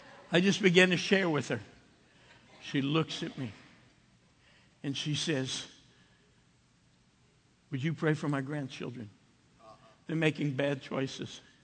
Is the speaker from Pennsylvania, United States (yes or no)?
no; New Jersey, United States; I had an assignment to go to where I grew up in New Jersey to plant a church.